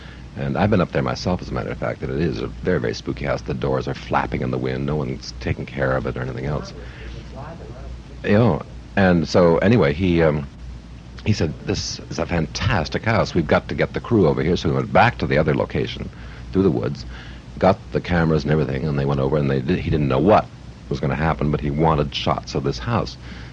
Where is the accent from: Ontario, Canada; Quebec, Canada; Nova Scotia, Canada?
Ontario, Canada; Hamilton; my hometown, Hamilton, Ontario, which is now a city of 300,000, but it's 50, 60 years ago, it only had about 90,000 people.